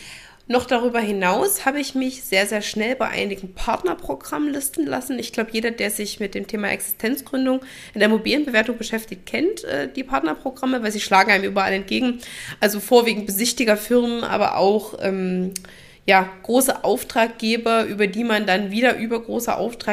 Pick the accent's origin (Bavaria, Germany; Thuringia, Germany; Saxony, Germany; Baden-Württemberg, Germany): Thuringia, Germany; Gera; Ich komme ja aus dem ländlichen Bereich, also ich komme ja aus Thüringen, aus Gera, um genau zu sein.